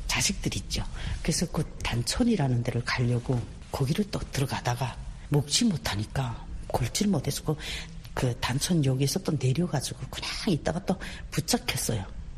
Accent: Pyongyang, North Korea; 그래가지고 저는 고향이 평양이에요.

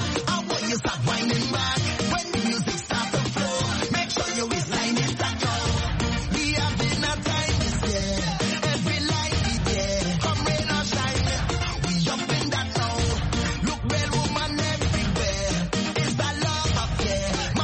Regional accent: Dimbelenge, DR Congo; Ce soir à mon frangin à Dimbelenge chez moi au Kasaï Central

